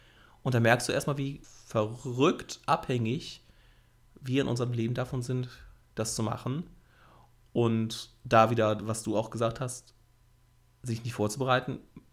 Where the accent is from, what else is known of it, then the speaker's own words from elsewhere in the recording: Rhineland, Germany; Ja, gut, also als Rheinländer, die Düsseldorfer hätten keine Chance.